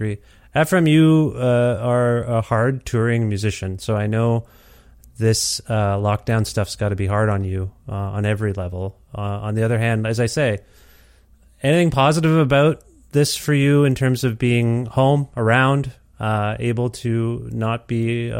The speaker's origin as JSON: {"language": "English", "region": "Ontario", "country": "Canada", "said": "Yeah, coming from Ontario, I mean, I thought I knew what I was fleeing in terms of a Ford family dynasty there and just the political climate I was kind of gr"}